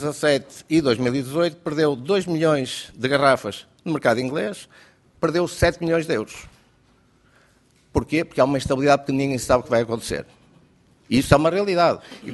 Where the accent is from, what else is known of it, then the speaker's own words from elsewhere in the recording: Pinhão, Vila Real, Portugal; Eu sou dourense, eu nasci no Pinhão, eu nasci e hei de morrer dourense